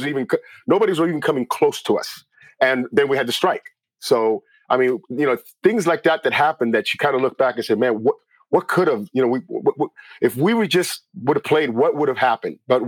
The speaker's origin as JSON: {"language": "English", "town": "Miami", "region": "Florida", "country": "United States", "tie": "born or raised there", "said": "I grew up in Miami, Florida. The only games that you see in Miami are generally just Yankee games."}